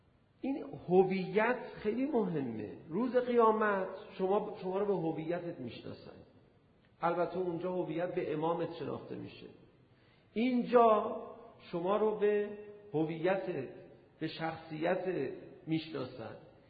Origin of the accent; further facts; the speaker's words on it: Iran; من گفتم ایران.